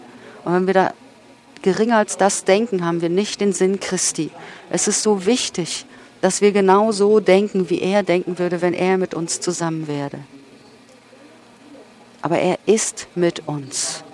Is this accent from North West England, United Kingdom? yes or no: yes; Manchester, North West England, United Kingdom; In meiner Heimatstadt in Manchester, Nordengland, vor ein paar Jahren